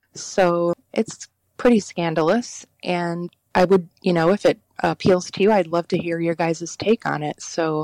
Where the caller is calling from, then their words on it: Connecticut, United States; I'm calling from Connecticut.